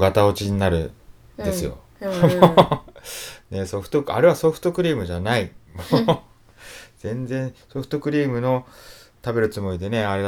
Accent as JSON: {"language": "Japanese", "region": "Tokyo", "country": "Japan", "said": "私こう出身東京なんですけど、"}